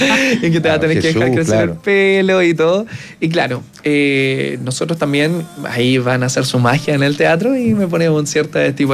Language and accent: Spanish; Chile; recuerden que somos chilenos